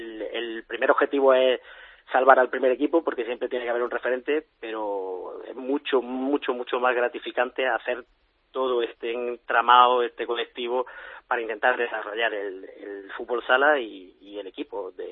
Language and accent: Spanish; Granada, Andalusia, Spain; Yo soy de Granada. En Granada sales a las 11 de la noche y hay gente por la calle.